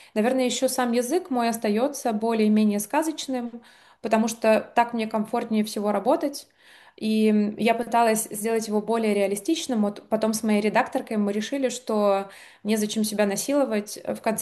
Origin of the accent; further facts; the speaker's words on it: Ukraine; first language Russian; now in Berlin, Germany; И я, как русскоязычная украинка, сталкиваюсь с множеством проблем.